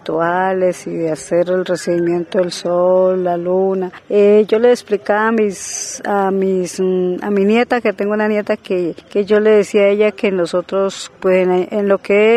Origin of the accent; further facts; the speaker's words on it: Corinto, Cauca, Colombia; Vengo de Corinto y vengo trabajando como guardia